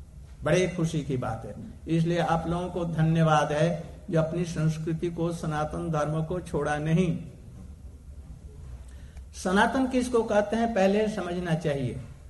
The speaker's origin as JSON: {"language": "Hindi", "town": "Mathura", "region": "Uttar Pradesh", "country": "India", "said": "मैं भारत से आया हूं, भारत में मैं मथुरा और वृंदावन से आया हूं"}